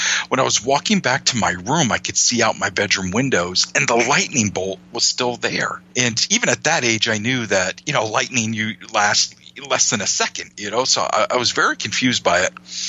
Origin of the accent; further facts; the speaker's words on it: Maine, United States; And I love my home state of Maine